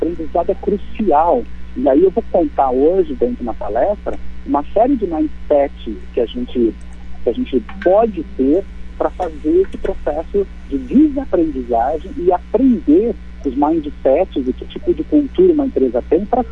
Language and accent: Portuguese; Italy; nós, eu sou italiano, né, nós italianos